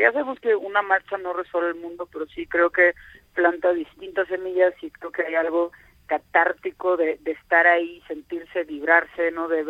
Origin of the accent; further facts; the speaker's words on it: Monterrey, Nuevo León, Mexico; yo que soy de Monterrey